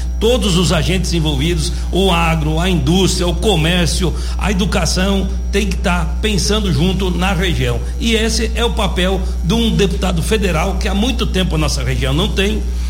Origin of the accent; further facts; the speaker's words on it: Luís Eduardo Magalhães, Bahia, Brazil; Eu sou de Luiz Eduardo Magalhães, mas é Barreiras, é a região oeste, é a Bahia.